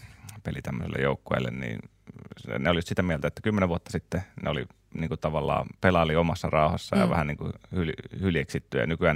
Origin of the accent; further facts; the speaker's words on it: Vesivehmaa, Päijät-Häme, Finland; also born or lived in Jyväskylä; Mä täytän kohta 32 vuotta ja on tuossa nuoruuteni asuin tuossa Vesivehmaalla Lahden vieressä. Ja sitten sitä kautta tie vei Jyväskylään opiskelemaan.